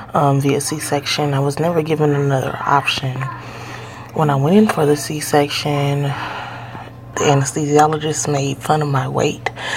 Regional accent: Houston, Texas, United States; I'm from Houston, Texas.

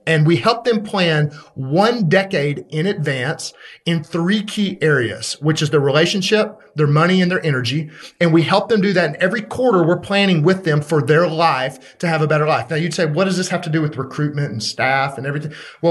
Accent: Birmingham, Alabama, United States; I'm from Birmingham, Alabama. I drink wine out of a Solo cup.

